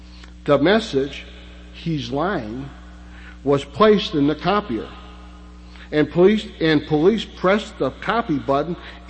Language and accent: English; Pennsylvania, United States; The fact that this happened in Pennsylvania, my home state, instead of Mayberry, North Carolina